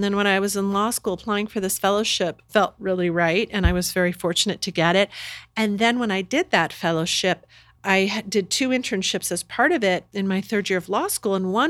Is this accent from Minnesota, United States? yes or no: no; Indiana, United States; I just grew up, I'm from Indiana. I didn't grow up in a particularly radical environment.